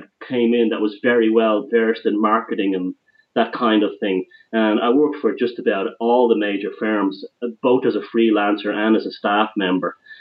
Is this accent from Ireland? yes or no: yes; Dublin, Leinster, Ireland; Well, I grew up in Ireland. I was born in Dublin, and I grew up there during the 80s and late 70s, early 80s